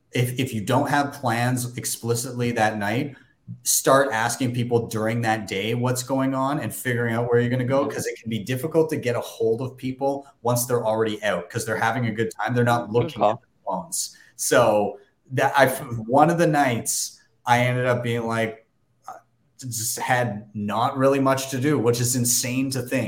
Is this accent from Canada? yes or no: yes; Canada; I'm too Canadian.